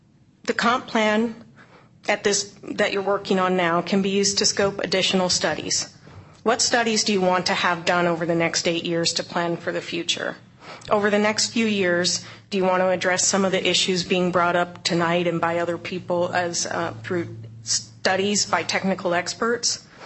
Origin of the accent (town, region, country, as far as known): Black Diamond, Washington, United States; born or raised there; now in Bellevue, United States